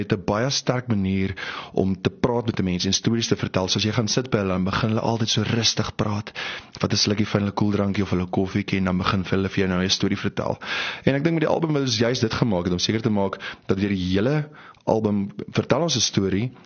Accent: Alexander Bay, Northern Cape, South Africa; also born or lived in Omaruru, Namibia / Kriel / Witbank; En vandaar het ons getrek en ons is in Namakwaland in. En het is een klein dorpie, Alexanderbaai is die plek se naam, en is geleë letterlik op die grens van Namibia en Suid-Afrika, in die Suid-Afrikaanse kant

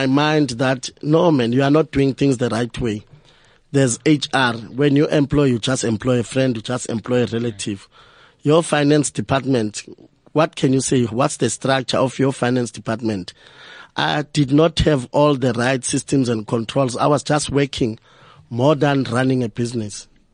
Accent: Soweto, Gauteng, South Africa; I grew up in Orlando West. Okay. I was born in Soweto. It used to be my parents' home.

